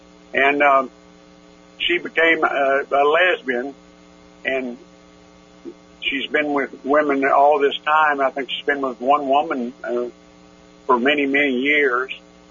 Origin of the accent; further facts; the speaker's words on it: Oklahoma City, Oklahoma, United States; But I grew up in Oklahoma City, 18th and Grand Boulevard, not a wealthy family at all.